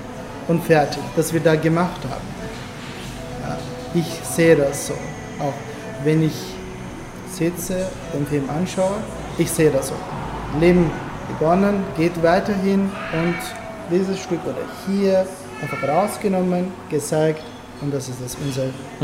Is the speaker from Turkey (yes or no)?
yes; Turkey; also born or lived in Germany; now in Vienna, Austria; Ich bin in Deutschland geboren, in der Türkei aufgewachsen und jetzt lebe ich in Wien.